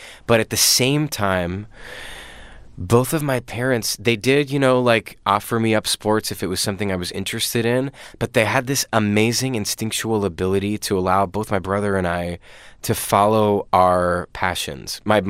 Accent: Lancaster, Pennsylvania, United States; I grew up in Lancaster, Pennsylvania. A lot of Mennonites in Lancaster, there are a lot of farmers.

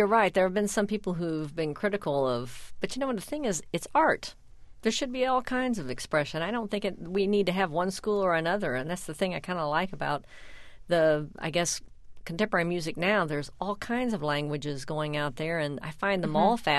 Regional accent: United States; it just sounds like the music from my head, and I'm American

